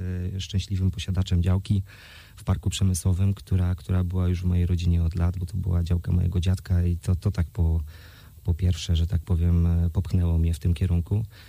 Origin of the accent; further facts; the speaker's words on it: Stargard, West Pomeranian Voivodeship, Poland; No ja generalnie jestem rodowitym stargardczaninem i może to tutaj też ta lokalny patriotyzm spowodował i sentyment do miasta Stargard.